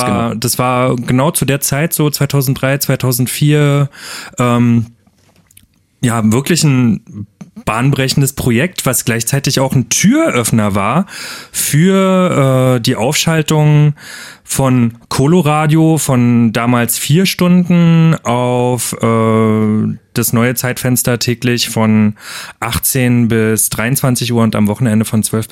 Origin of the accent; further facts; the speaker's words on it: Berlin, Germany; now in Dresden, Germany; Ja, irgendwie ist das meine Heimat, ne? Auch wenn ich jetzt in Dresden lebe.